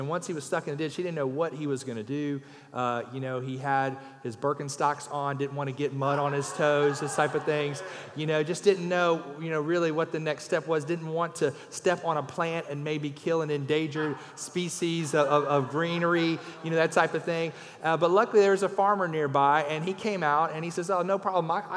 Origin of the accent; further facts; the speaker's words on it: Louisiana, United States; We're from Louisiana, so we're Cajuns. And grew up in Louisiana.